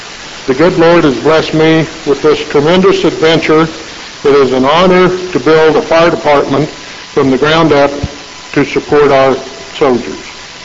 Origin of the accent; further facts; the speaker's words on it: Wyoming, United States; Finally, I can say without a doubt that I am extremely proud of my Wyoming heritage. Growing up in Wyoming has shaped me into a person that can handle the isolations and hardships Iraq has to offer.